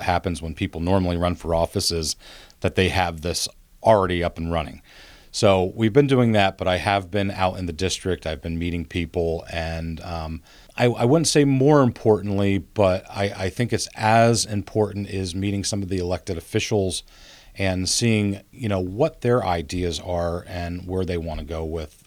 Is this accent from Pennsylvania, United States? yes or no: yes; Pennsylvania, United States; No. Well, I mean, I grew up in Northumberland County. That's definitely not the case. I have a lot of ties, a lot of family in Northumberland County.